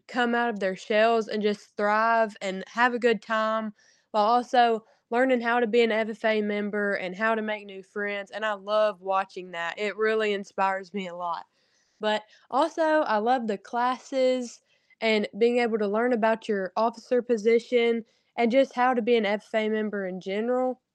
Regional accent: Tennessee, United States; I was the only person from my chapter and one of three people from West Tennessee

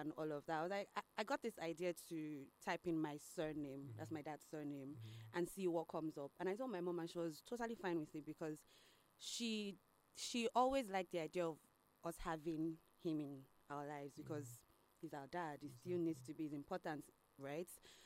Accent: Lagos, Nigeria; I grew up in Lagos. I schooled in Ibadan. I served in Ekiti.

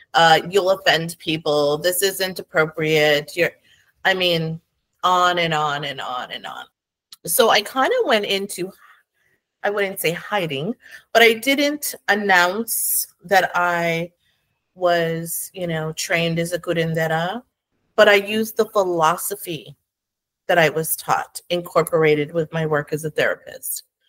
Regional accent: New Mexico, United States; moved away; I live in Phoenix, Arizona. I'm originally from New Mexico, and I've lived in Arizona now for about 20 plus years. I came to school out here.

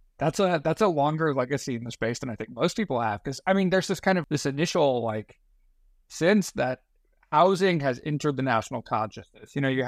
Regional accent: New Braunfels, Texas, United States; also born or lived in Houston; now in Austin, United States; I'm based in Austin now, but I was born in Houston and lived there through elementary school, and then moved to New Braunfels, just north of San Antonio.

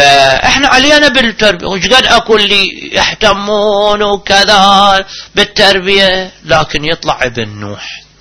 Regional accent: Najaf, Najaf Governorate, Iraq; مو مثلنا اللي من أول كنا في النجف،

